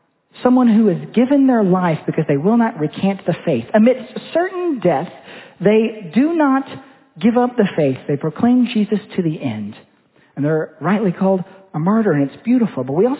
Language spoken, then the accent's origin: English; Hendersonville, Tennessee, United States; also born or lived in Madison, Tennessee; I tell people I'm from Nashville. I'm really from Hendersonville, Tennessee, but really I was born in Madison, Tennessee.